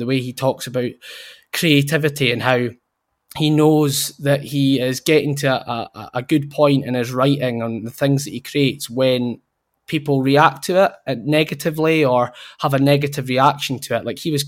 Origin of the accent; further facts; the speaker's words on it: Tain, Scotland, United Kingdom; also born or lived in Inverness / Indonesia; So I was born in Inverness. Yeah, I grew up in Tain until I was about 7, which is like about an hour north of Inverness. And then I moved to Indonesia at that age